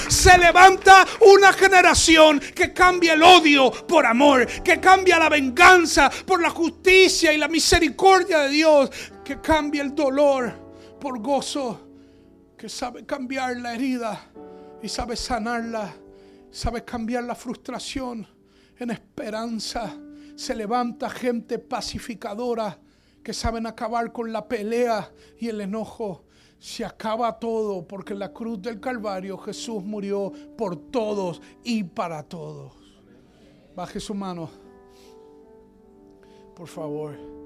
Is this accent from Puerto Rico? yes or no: yes; Puerto Rico; also born or lived in Venezuela; Yo soy venezolano. ¡Bravo! Salí chiquito de mi país y me crié en Puerto Rico.